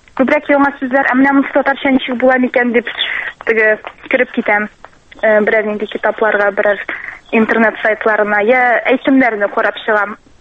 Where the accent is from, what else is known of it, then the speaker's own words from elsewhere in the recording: Shemordan, Tatarstan, Russia; Мин Сабар районы Шәмәрдән бистәсеннән.